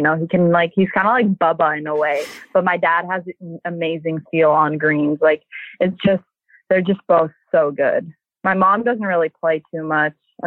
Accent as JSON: {"language": "English", "region": "Florida", "country": "United States", "said": "I mean, I'm from Florida, so I see a bunch of snakes down there"}